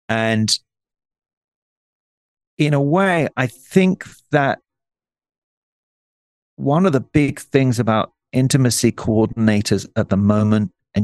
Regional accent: England, United Kingdom; Now, I'm an Englishman.

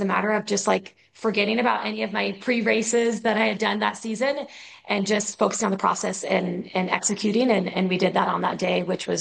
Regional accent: United States; It's really difficult to get into Diamond League races, especially as an American.

